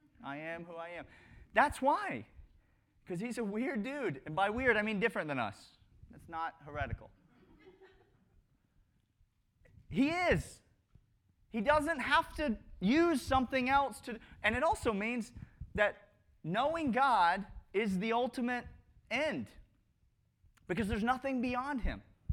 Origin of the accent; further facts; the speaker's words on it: Georgia, United States; born there; I was born in Georgia.